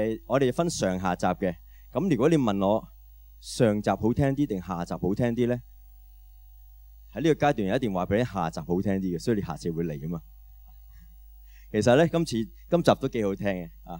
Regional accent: China; 好多時候我哋中國人有一句説話係好景乜嘢？

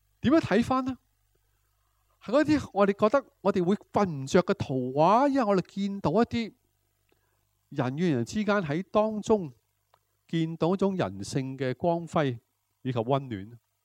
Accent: Hong Kong; 我在香港成长，我叫香港最黄金的八十年代，香港人其实一向是很善良很和平

